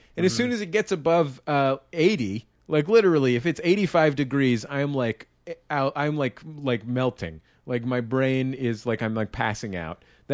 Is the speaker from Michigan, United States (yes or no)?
no; San Francisco, California, United States; Like, I grew up in San Francisco, and my internal temperature